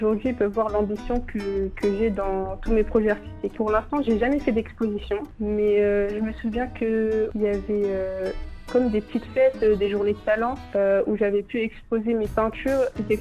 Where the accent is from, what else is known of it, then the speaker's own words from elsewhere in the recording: France; also born or lived in Cairo, Egypt; Alors, personnellement, je suis née en Égypte, dans la ville du Caire. Je suis arrivée en France très jeune, mais j'ai continué à baigner dans la culture égyptienne.